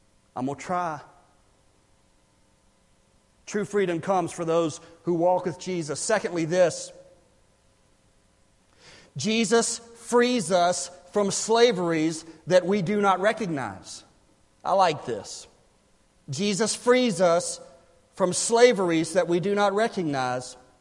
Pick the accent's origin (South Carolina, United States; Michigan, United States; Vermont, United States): South Carolina, United States; Sumter; I grew up in Sumter, named after General Thomas Sumter, right near Fort Sumter off to the coast of Charleston